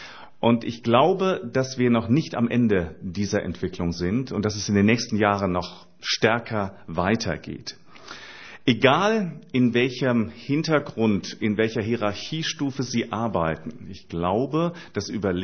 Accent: Rhineland-Palatinate, Germany; born there; Und ich komme ursprünglich mehr aus dem Rheinland. Geboren bin ich im Hunsrück.

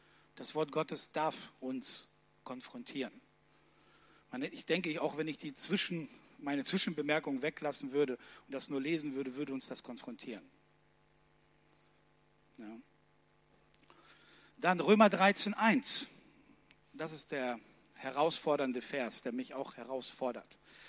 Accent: Germany; weil wir als Deutsche, wir haben ja den Widerstand

